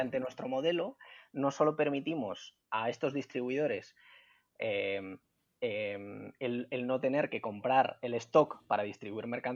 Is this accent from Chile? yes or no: no; Madrid, Community of Madrid, Spain; accent: Madrid; now in Granada, Spain; Yo soy de Madrid, no sé si se notará en el acento